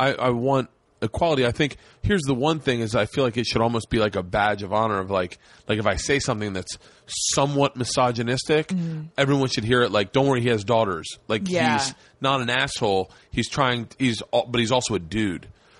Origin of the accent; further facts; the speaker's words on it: Tampa, Florida, United States; I grew up in Tampa. I loved strip clubs.